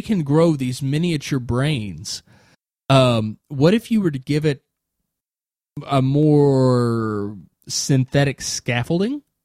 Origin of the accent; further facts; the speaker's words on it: United States; A condition where he's Canadian, I'm American, I'm sorry.